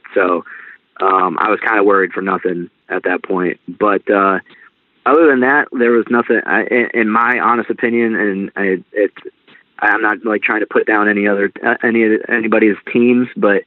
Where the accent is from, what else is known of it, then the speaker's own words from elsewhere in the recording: Canton, Ohio, United States; we moved a little further down south to, like, the Canton, Maslin area. So I was born and raised in Ohio, but Cleveland has always been my team